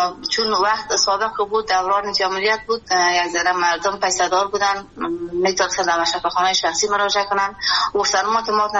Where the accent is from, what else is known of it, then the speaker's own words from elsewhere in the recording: Kabul, Afghanistan; ما در شهر کابل به دنیا آمدیم در سال 1357 58 به دنیا آمدیم در منطقه باغ رئیس کابل.